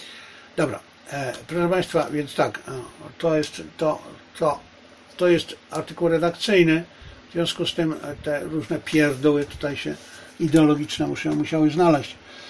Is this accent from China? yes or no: yes; China; Mnie interesuje, jako że jestem Chińczykiem, i wcale bym nie miał nic przeciwko temu, aby wylądować pod koniec życia na chińskiej wsi